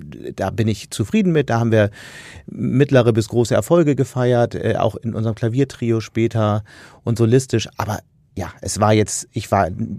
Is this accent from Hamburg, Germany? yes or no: yes; Hamburg, Germany; also born or lived in Berlin; In der Tat, ich komme aus Berlin, ist eine dramatische Übertreibung. Ich bin da geboren und nach wenigen Monaten sind meine Eltern zurückgezogen nach Hamburg. Die sind seit mehreren Generationen Hamburger, insofern zähle ich als waschechter Hamburger, auch im Sinne der Definition der Hansestadt.